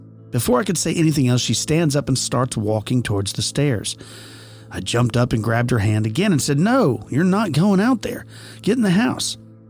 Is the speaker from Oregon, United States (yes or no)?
yes; Oregon, United States; born or raised there; now in Las Vegas, United States